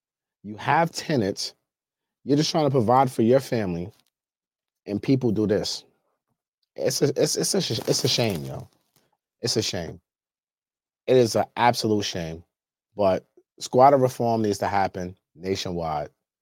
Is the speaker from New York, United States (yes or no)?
yes; New York City, New York, United States; Like, as someone who is born and raised in New York City, like, this is absolutely ridiculous.